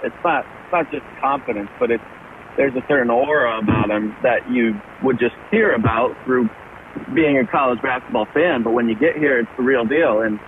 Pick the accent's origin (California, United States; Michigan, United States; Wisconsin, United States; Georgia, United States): Michigan, United States; And I'm from up north. I'm from Michigan, where we love our basketball, too.